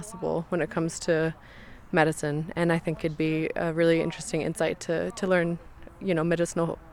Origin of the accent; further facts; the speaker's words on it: Boston, Massachusetts, United States; you know, I'm from Boston, so I haven't really been in touch with my farm side